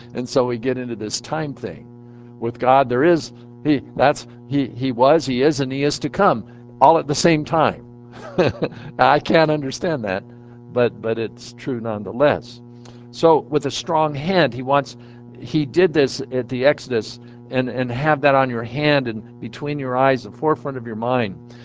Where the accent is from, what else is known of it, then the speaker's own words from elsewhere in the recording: United States; What upsets me about it is that I'm an American.